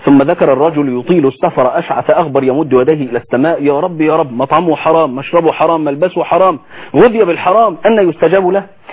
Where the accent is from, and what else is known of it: Egypt